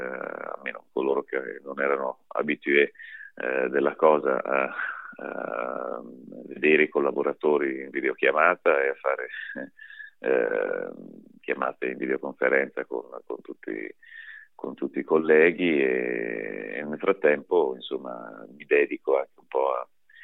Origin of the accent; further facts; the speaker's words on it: Brescia, Lombardy, Italy; Ma io sono bresciano d'origine e tuttora ci vivo quando non sono in giro per il mondo per tournée.